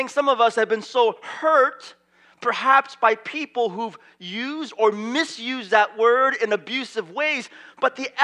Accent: San Francisco, California, United States; Growing up in San Francisco, being mindful of the water crisis that we're in, I like to save my dishes for about 1 month.

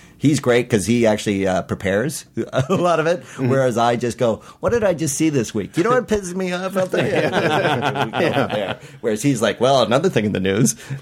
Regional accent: Canada; I'm Canadian

